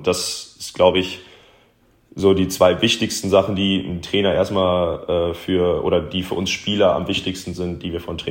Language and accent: German; Wermelskirchen, North Rhine-Westphalia, Germany; born there; als gebürtiger Wermelskirchner, also das Bergische Land ist mir nicht ganz fremd